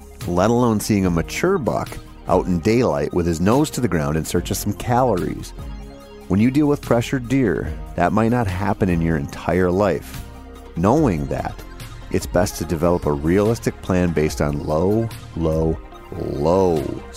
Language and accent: English; Minnesota, United States; In my home state of Minnesota, I can't recall ever seeing a big buck in December while I was actually on stand.